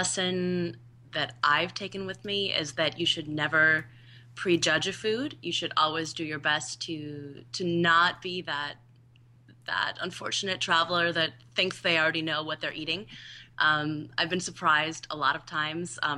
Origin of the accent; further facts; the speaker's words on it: North Dakota, United States; but I'm from North Dakota, and that's a landlocked state.